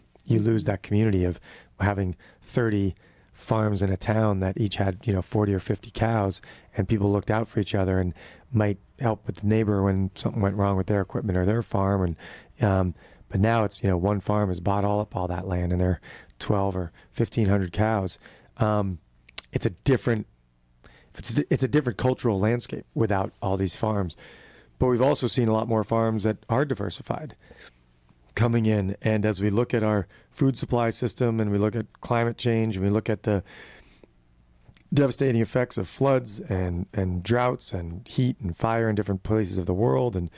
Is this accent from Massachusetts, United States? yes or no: yes; Massachusetts, United States; When I grew up just outside of Boston for 10 months a year